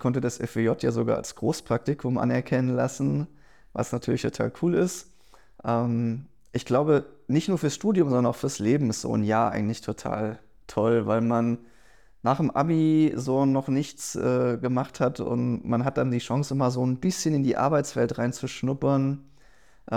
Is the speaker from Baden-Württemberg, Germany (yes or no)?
yes; Baden-Württemberg, Germany; Ich komme eigentlich aus dem Schwarzwald und eben durch diese Vogelfaszination bin ich am Stettiner Haff gelandet